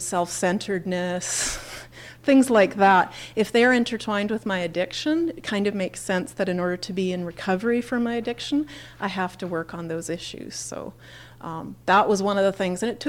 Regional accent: Canada; and I am Canadian. I am Canadian

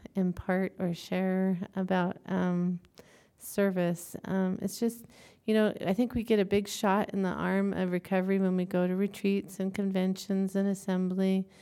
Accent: Billings, Montana, United States; I'm a compulsive eater. I'm from Billings, Montana.

